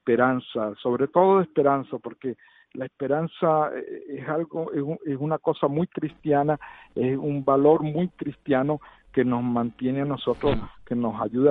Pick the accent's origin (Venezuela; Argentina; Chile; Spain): Venezuela; moved away; En realidad soy también yo un refugiado, parte de esos 6 millones probablemente que han salido de Venezuela en busca de un futuro